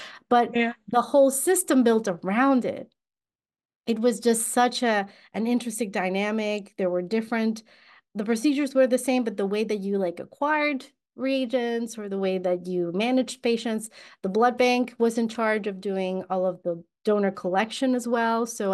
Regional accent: Mexico; I was born and raised in Mexico, and honestly, very different from what I feel like most people, not everyone, but most people would have expected to meet a Mexican who's like without an accent

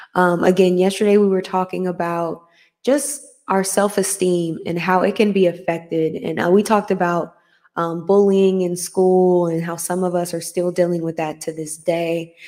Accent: United States; especially growing up in America, I can't speak for other cultures and other continents, but growing up in America, we had some mean kids.

